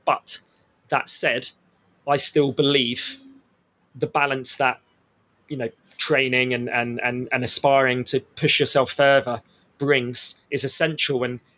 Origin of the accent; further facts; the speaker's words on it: Southampton, South East England, United Kingdom; born there; so I was born in Southampton